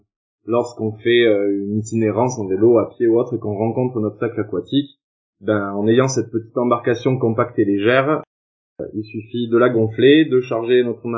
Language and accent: French; Montauban, Occitanie, France; Ensuite, j'ai monté un club de kayak à Montauban, donc dans le Tarn-et-Garonne, au nord de Toulouse, là d'où je viens.